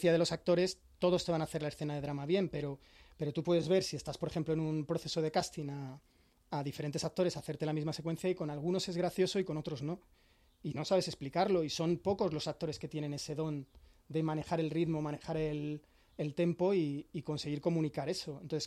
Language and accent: Spanish; Alcorcón, Community of Madrid, Spain; No, soy de Alcorcón y en esta novela también he querido hacer un poquito de homenaje